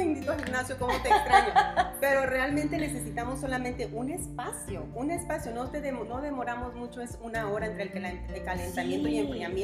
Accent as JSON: {"language": "Spanish", "town": "Zihuatanejo", "region": "Guerrero", "country": "Mexico", "tie": "born there", "said": "Nací en Guerrero, en Ixtapas, Zihuatanejo."}